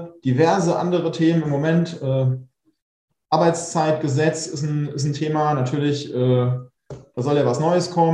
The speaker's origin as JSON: {"language": "German", "region": "Hesse", "country": "Germany", "tie": "born or raised there", "said": "regional gesehen bin ich quasi groß geworden in Funkstadt."}